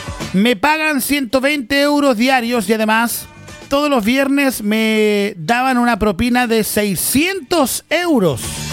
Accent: Chile; Yo nunca trabajé en eso en mi vida, güey. Como buen chileno, ¿no?

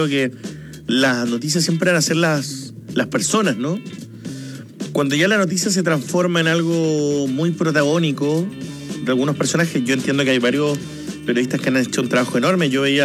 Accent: Magallanes, Chile; los que somos de Magallanes conocemos

